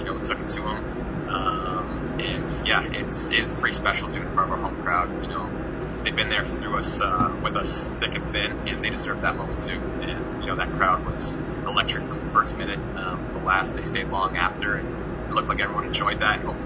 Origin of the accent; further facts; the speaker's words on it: Canada; Especially, I think, growing up in Canada as a young boy, it was always something that was tough to really dream